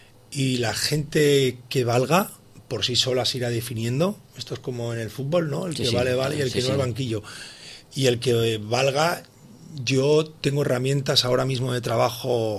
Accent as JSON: {"language": "Spanish", "town": "Sitges", "region": "Catalonia", "country": "Spain", "said": "no tengo que invitaros a los que somos de Sitges"}